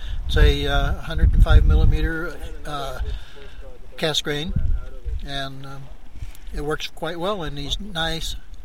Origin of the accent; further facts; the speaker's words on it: Murfreesboro, Illinois, United States; I'm from Murfreesboro, Illinois, in the U.S.